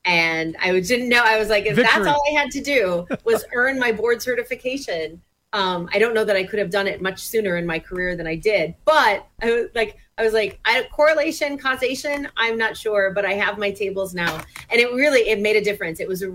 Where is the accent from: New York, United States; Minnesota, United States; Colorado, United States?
Minnesota, United States; my home state of Minnesota was not immune to at all.